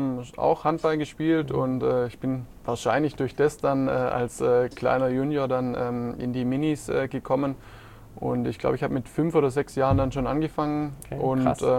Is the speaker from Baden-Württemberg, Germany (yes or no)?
yes; Kuppingen, Baden-Württemberg, Germany; also born or lived in Herrenberg; now in Nufringen, Germany; Ich bin durch und durch Herrenberger. Ich bin in Herrenberg geboren, wobei man da immer natürlich als wahrer Kuppinger dann unterscheiden muss. Aufgewachsen natürlich in Kuppingen und mittlerweile wohne ich in Nufringen, ja.